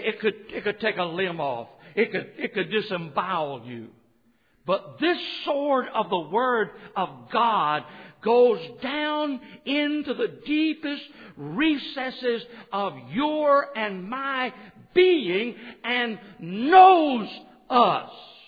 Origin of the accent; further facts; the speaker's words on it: Boca Chica, Mississippi, United States; When I was growing up in Boca Chica, Mississippi, everybody had a pocket knife.